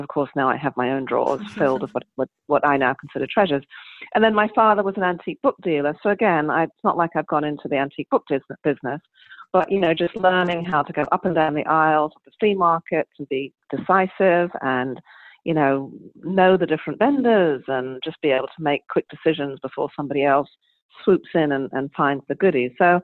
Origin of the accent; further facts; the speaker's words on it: England, United Kingdom; As you can tell from my accent, I was raised in England